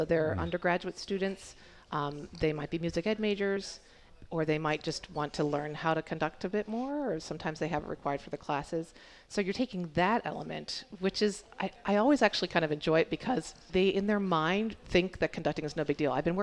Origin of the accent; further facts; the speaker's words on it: Pennsylvania, United States; I'm from Pennsylvania originally, so my initial training was at a state school in Pennsylvania. I actually taught high school for 6 years here in Michigan.